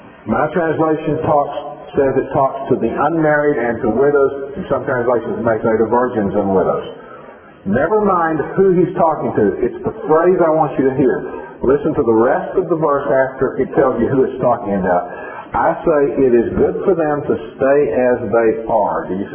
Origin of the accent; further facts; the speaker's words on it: Tennessee, United States; I grew up in East Tennessee